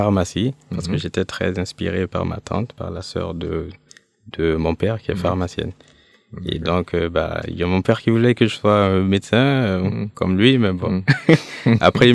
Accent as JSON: {"language": "French", "town": "Ouagadougou", "region": "Centre", "country": "Burkina Faso", "tie": "born there", "said": "je suis né à Ouagadougou, donc c'est la capitale. Mais par contre, mes parents, ils viennent de Waiguya"}